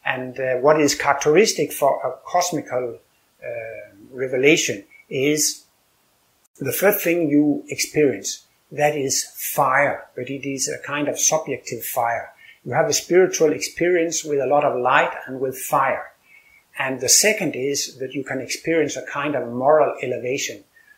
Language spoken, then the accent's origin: English; Copenhagen, Capital Region of Denmark, Denmark; I'm from Copenhagen, Denmark.